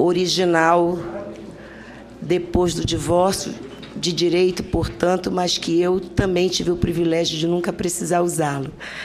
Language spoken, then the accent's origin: Portuguese; Pará, Brazil; eu sou de uma região da Amazônia, do Estado do Pará, onde a incidência de trabalho escravo é muito grande.